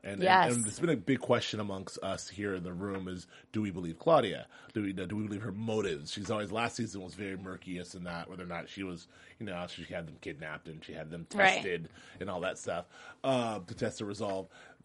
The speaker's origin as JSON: {"language": "English", "country": "United States", "said": "I shouldn't care about because I'm American"}